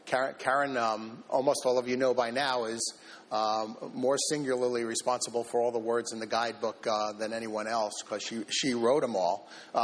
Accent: United States; Because I'm American

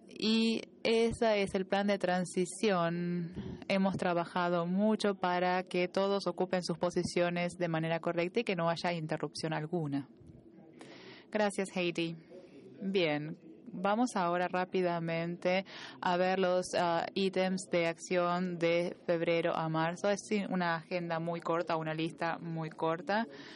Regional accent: Argentina; Soy de Argentina.

